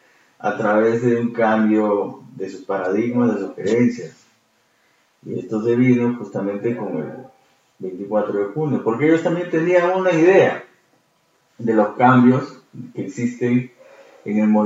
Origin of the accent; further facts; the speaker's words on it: Peru; Por eso somos una cultura peruana que come mucho arroz